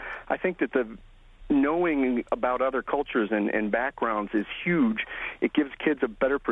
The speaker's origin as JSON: {"language": "English", "town": "Buffalo", "region": "New York", "country": "United States", "tie": "born or raised there", "said": "Well, my parents are from the New York City area. I was raised in Buffalo and I moved to New York City after grad school, spent about 10 years there in the wine industry."}